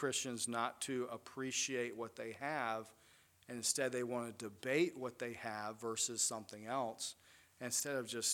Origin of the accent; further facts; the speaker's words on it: United States; Because growing up in America, we have become desensitized to the fact